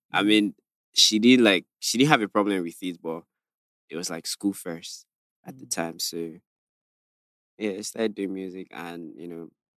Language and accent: English; Iba, Lagos, Nigeria; I mean, man, everything you hear about Iba is like true, like the insecurity, cultism